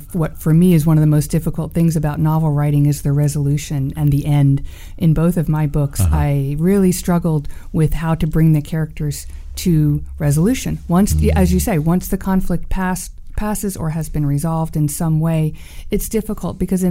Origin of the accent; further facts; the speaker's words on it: St. Augustine, Florida, United States; I've had a renewed love affair with my hometown of St. Augustine, Florida.